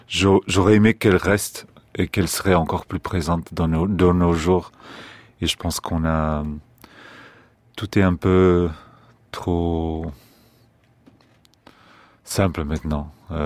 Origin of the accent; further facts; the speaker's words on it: Portugal; Je viens du Portugal